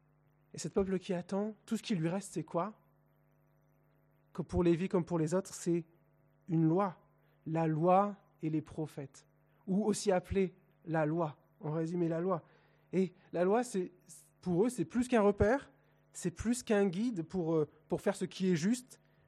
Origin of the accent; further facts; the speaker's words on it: Hauts-de-France, France; Je viens du Nord. On dit que dans le Nord, on a le soleil dans le cœur parce qu'il fait tout le temps gris.